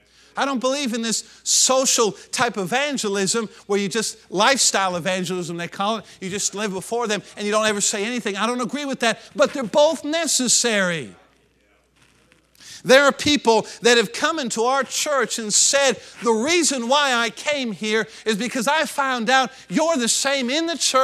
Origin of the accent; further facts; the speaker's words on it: the North, United States; I know that I'm from the North, and y'all speak differently down here.